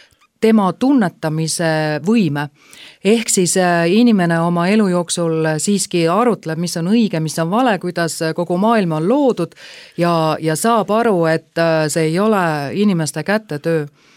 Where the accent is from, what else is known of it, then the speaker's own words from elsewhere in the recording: Tallinn, Harju County, Estonia; ma olen siis Tallinnast pärit